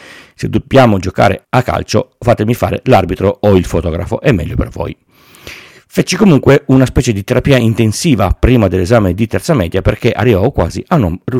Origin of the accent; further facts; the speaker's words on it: Turin, Piedmont, Italy; Sono nato a Torino e ho vissuto sempre a Torino. Non per una scelta precisa, esclusi i primi 2 anni di vita, pur cambiando 4 case da quando ho lasciato quella dei miei genitori, mi sono sempre spostato in un raggio di 3 km al massimo.